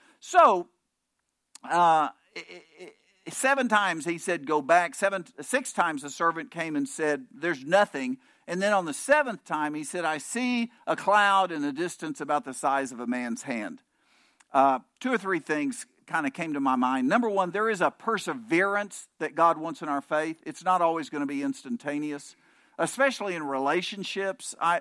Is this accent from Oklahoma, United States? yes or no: yes; Bowlegs, Oklahoma, United States; I grew up in Bowlegs, Oklahoma. There were still a lot of dirt roads then.